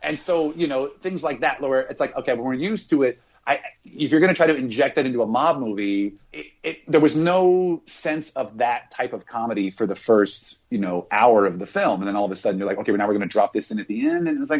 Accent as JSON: {"language": "English", "region": "Illinois", "country": "United States", "said": "I'm from Southern Illinois, so you go down to St. Louis."}